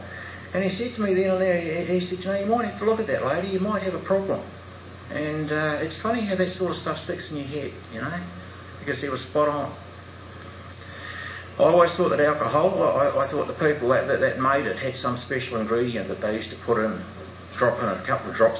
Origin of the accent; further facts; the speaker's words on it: New Zealand; now in Australia; So when I first got here to Australia, I'm a Kiwi